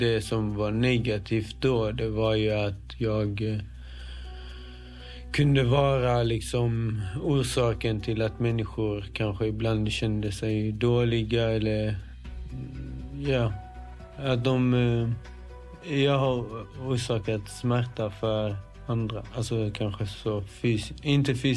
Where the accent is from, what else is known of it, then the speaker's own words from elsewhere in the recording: Växjö, Kronoberg County, Sweden; also born or lived in Helsingborg; Jag växte upp i Växjö. Flyttade till Helsingborg när jag var 12 år gammal.